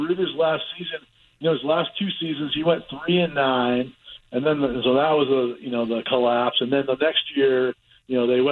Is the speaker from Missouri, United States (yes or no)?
no; California, United States; You know, I grew up in the Bay Area, like 8 miles from Stanford University.